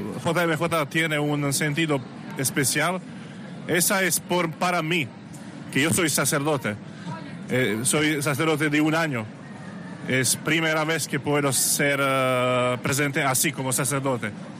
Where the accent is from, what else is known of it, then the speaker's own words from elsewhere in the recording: Slovakia; Spanish is a second language; De la Eslovaquia.